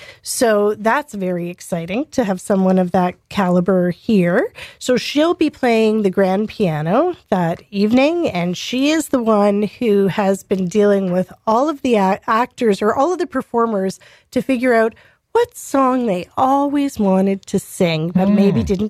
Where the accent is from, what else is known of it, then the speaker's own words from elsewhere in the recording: Toronto, Ontario, Canada; And when I grew up in Toronto